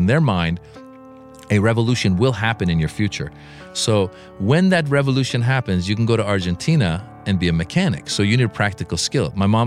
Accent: California, United States; I grew up in Marin County, Northern California. It's a very affluent area.

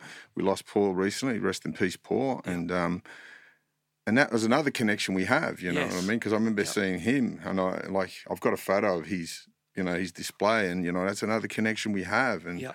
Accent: Mount Druitt, New South Wales, Australia; Paul Roberts was a guy I grew up with in Mount Druitt.

